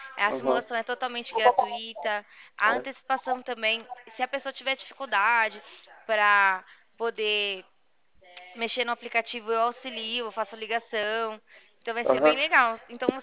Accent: São Paulo, Brazil; born there; Eu nasci na Zona Leste

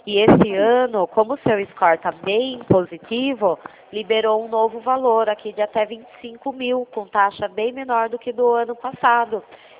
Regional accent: Itu, São Paulo, Brazil; Eu sou de Itu

